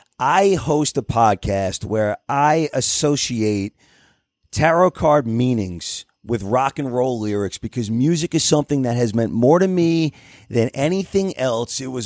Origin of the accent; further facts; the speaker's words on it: New York, United States; I'm from New York.